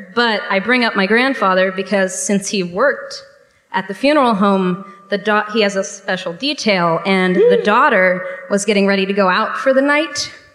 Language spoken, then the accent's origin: English; West Palm Beach, Florida, United States; West Palm Beach